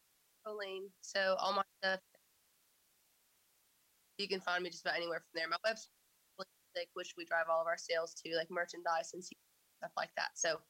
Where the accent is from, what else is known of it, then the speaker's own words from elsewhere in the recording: Oklahoma, United States; So I'm from Oklahoma. So that's kind of my story starts in Oklahoma. I grew up just outside of Tulsa.